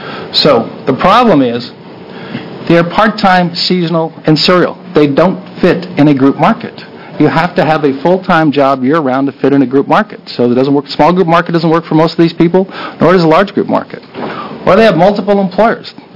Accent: Washington, United States; I grew up in Eastern Washington, worked in the potato processing plants.

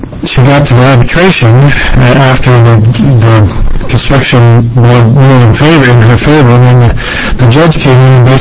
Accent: Oregon, United States; I'm from Northeast Oregon, Altamax is where I live.

